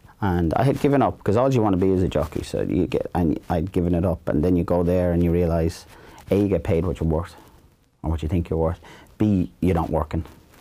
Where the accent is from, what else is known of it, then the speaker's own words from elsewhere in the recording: Dublin, Leinster, Ireland; born there; also born or lived in Clane; I was born up here in Dublin and moved down to Clane in 72.